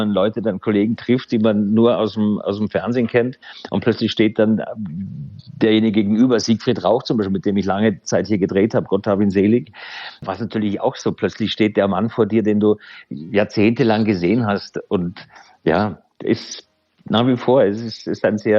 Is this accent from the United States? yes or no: no; Vorarlberg, Austria; also born or lived in Styria; da bin ich 10, bin ich von der Steiermark nach Vorarlberg gezogen